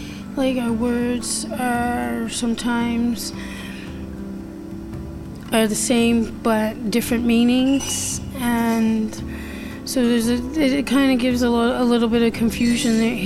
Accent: Indian Brook, Nova Scotia, Canada; I am from Indian Brook, and I am 35 years old

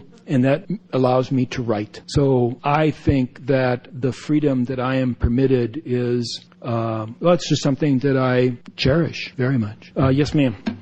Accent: United States; I'm not an Israeli. I'm not Jewish. All right? I am an American

